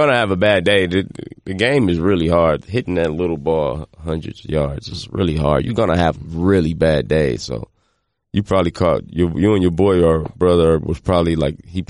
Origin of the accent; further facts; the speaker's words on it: United States; we growing up in America, you almost have to grow up a little prejudiced.